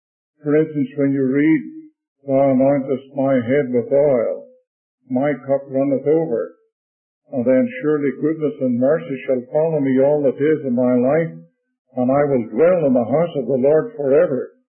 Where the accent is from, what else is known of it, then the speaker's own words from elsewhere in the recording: Ireland; tonight to tell a story that came from my native land. I suppose most of you can tell by my tongue that I'm an Irishman. I was born over there.